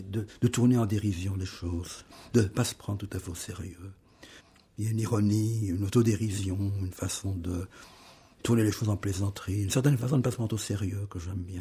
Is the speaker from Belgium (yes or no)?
yes; Etterbeek, Brussels-Capital Region, Belgium; Je suis bruxellois, oui, je suis né à une commune de Bruxelles, Etterbeek, à Bruxelles, en 1939.